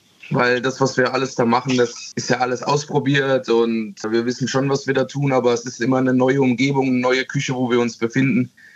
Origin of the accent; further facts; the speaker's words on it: Hesse, Germany; now in Baiersbronn, Germany; Ja, persönlich, ich komme ursprünglich aus Mittelhessen.